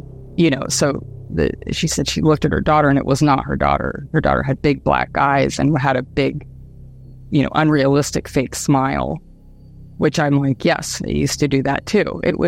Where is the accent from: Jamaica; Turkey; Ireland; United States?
United States; Dayton, Ohio; the whole area that I grew up in Dayton